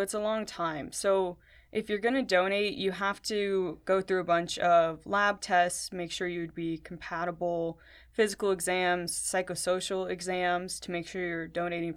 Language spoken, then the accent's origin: English; San Diego, California, United States; I'm currently an M2, almost an M3. I was born and raised in San Diego, left to go to college in Dallas